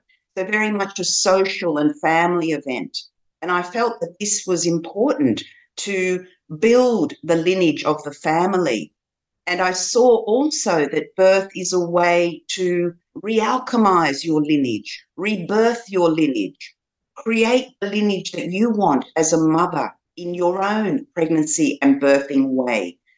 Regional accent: Western Australia, Australia; So I was also very immersed in the Western Australian culture

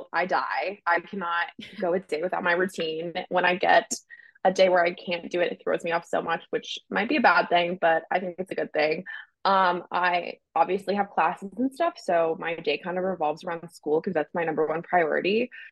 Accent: Maine, United States; I grew up in Maine, like skiing and riding horses a lot.

